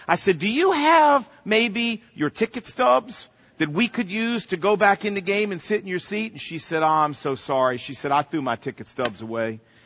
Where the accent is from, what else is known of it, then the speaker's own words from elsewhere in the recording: Virginia, United States; I said, well, ma'am, my son and I here, we're from Virginia.